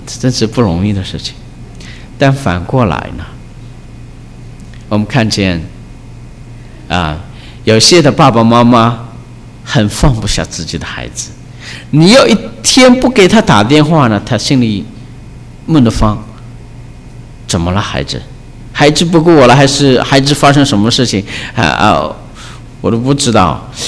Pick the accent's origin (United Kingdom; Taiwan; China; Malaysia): China; 对我们，特别是对我们中国人来说，啊，这很难。